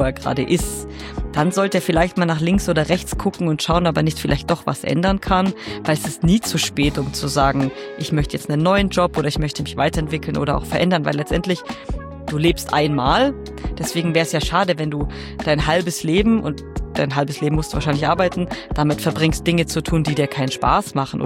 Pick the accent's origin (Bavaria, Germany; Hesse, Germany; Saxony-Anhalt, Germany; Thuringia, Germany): Bavaria, Germany; Bad Oberdorf; ich bin erst 26 Jahre alt. Ich komme aus Bad Oberdorf. Ich wohne hier. Ich bin hier aufgewachsen. Ich arbeite hier. Also bin ich schon mein ganzes Leben lang im Allgäu.